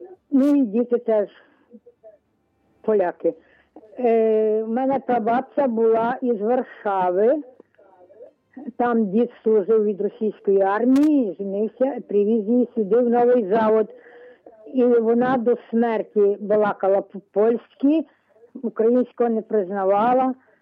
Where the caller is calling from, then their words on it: Kurchak, Zhytomyr Oblast, Ukraine; з Курчака Житомирського району.